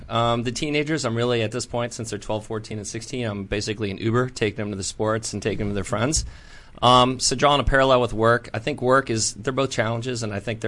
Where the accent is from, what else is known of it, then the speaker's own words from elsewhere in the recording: Baltimore, Maryland, United States; born there; also born or lived in Africa / Illinois / West Virginia / Virginia; I was born in Baltimore, moved around a little bit, spent some time in Africa, lived in Illinois, lived in West Virginia, lived in Virginia, lived in Switzerland.